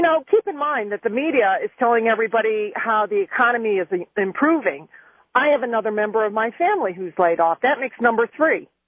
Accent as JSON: {"language": "English", "region": "Midwest", "country": "United States", "said": "and I'm from the Midwest"}